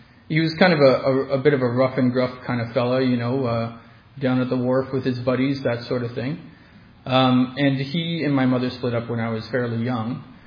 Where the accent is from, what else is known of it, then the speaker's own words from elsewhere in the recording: Cape Breton, Nova Scotia, Canada; born there; So I was born in Cape Breton, Nova Scotia.